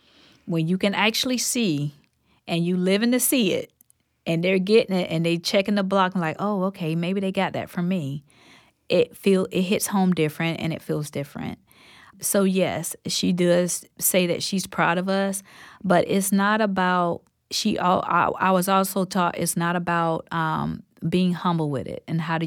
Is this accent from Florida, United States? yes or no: yes; Ocala, Florida, United States; like I told you, I'm from Ocala, Florida. So down there in that area, I also do work in that area.